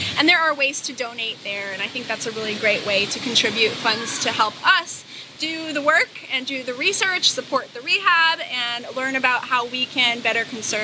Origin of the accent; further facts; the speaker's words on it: Hawaii, United States; And I'm from Hawaii.